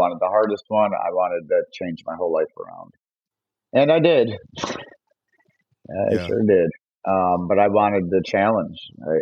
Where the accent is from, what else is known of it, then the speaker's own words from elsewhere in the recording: Alsip, Illinois, United States; Yeah. So I'm from Alsip, Palos Heights, south suburbs of Chicago.